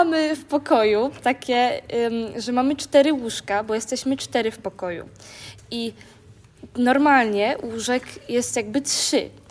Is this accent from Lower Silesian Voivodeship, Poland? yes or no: yes; Wrocław, Lower Silesian Voivodeship, Poland; z Wrocławia, jestem z pokoju 118